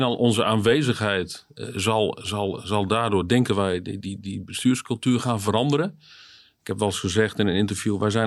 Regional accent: Friesland, Netherlands; Ik ben Fries van geboorte, geboren, getogen in de omgeving van Leeuwarden.

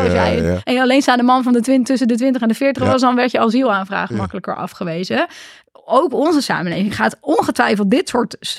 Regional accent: Netherlands; En wij hebben ook als Nederlanders ook al best een vertekend beeld van hoe goed het is, ook in het Nederlands.

